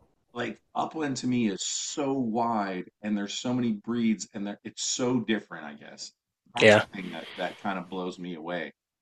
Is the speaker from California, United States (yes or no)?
no; Pennsylvania, United States; my grandfather, like, we grew up in Pennsylvania.